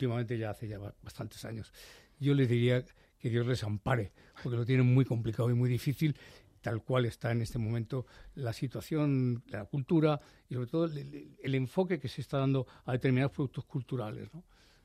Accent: Valladolid, Castile and León, Spain; born there; a Valladolid, que es la tierra donde yo nací

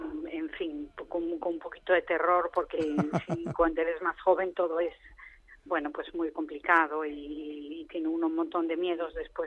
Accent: Galicia, Spain; born there; Galicia es el lugar en el que he nacido. Yo la verdad que adoro Galicia, también canto mucho en gallego, me gusta mucho mi tierra

